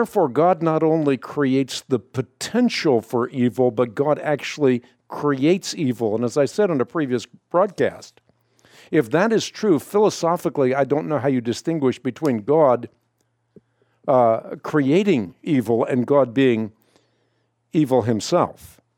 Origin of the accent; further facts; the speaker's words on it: Netherlands; English is a second language; I was born in Holland, and I grew up in a Dutch Reformed context.